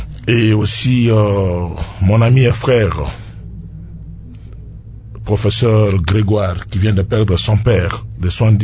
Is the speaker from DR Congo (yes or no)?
yes; Dibaya, Kasaï-Central, DR Congo; je suis originaire de Dibaya moi-même, et dans le village de mon père, à Lubondaï